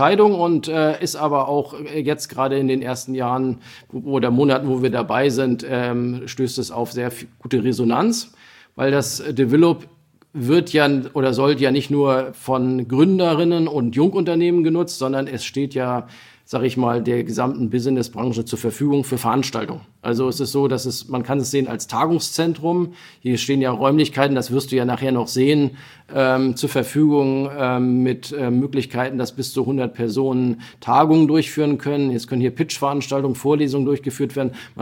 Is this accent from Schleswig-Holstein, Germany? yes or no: yes; Lübeck, Schleswig-Holstein, Germany; born there; now in Ludwigslust, Germany; ich zum Beispiel bin auch Zugezogener, ich bin seit 2000 in Ludwigslust, habe in Rostock studiert, bin aber gebürtiger Lübecker.